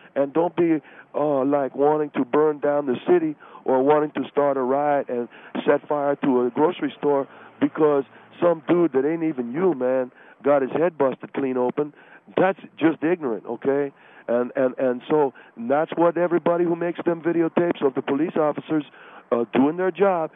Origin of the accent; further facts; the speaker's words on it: Monterey Park, California, United States; I grew up in a neighborhood. And I grew up in Monterey Park, California.